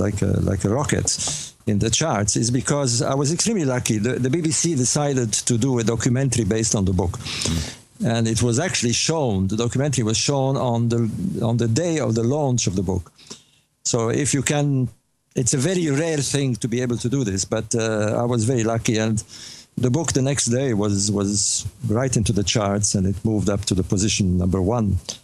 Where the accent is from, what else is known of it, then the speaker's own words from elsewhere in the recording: Alexandria, Alexandria Governorate, Egypt; moved away as an adult; also born or lived in Cairo; I was born in Alexandria in 1948, and I grew up there, and I left Egypt when I was 19, before the Six-Day War in 67.